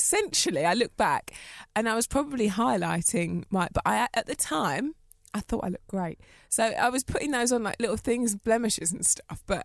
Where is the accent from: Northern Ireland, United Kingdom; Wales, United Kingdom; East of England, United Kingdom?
East of England, United Kingdom; I grew up in Essex.